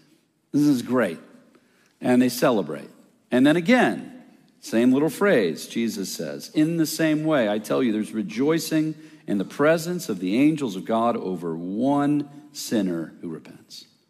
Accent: Colorado, United States; I'm from Colorado. I live in Denver, Colorado.

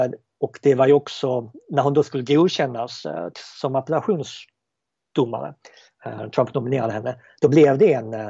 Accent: Sweden; Särskilt som svensk så kan man tycka att det här är det som sker just nu

